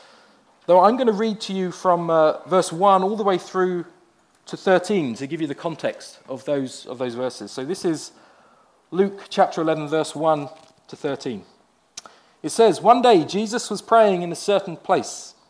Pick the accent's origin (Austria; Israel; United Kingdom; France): United Kingdom; England; now in Vancouver, California, United States; As you can tell, I'm not from these shores. I've already told you I'm from England. Most people think I'm from Australia, but I'm not. I'm English.